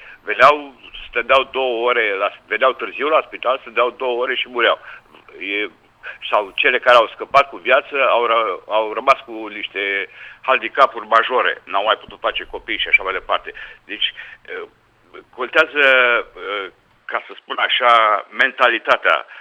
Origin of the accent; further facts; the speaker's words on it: Banat, Romania; eu sunt din Banat de aici